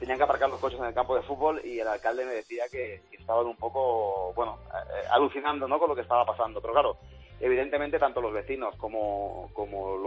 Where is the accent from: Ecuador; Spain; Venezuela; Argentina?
Spain; Catalonia